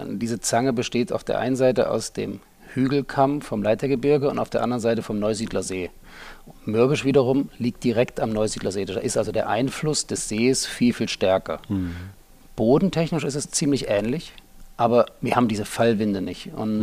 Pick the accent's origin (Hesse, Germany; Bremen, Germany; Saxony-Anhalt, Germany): Saxony-Anhalt, Germany; Halle; moved away; also born or lived in Hannover / Cologne; Ich komme ursprünglich aus Halle an der Saale, also aus Ostdeutschland, bin kurz vor der Wende dann nach Hannover gegangen. Danach habe ich in Köln studiert, Sport und Medizin.